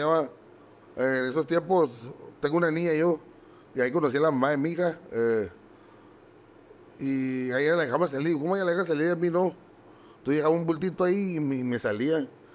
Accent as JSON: {"language": "Spanish", "town": "Tijuana", "region": "Baja California", "country": "Mexico", "tie": "born or raised there", "said": "Nací ahí en la Santa Fe, bro. Ahí es un barrio ahí. Toda mi vida he vivido ahí, que era ahí en Tijuana, en la ciudad de Tijuana."}